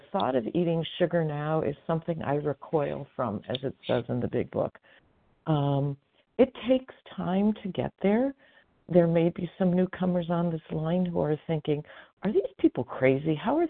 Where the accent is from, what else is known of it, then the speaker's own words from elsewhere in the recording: California, United States; I am from Northern California.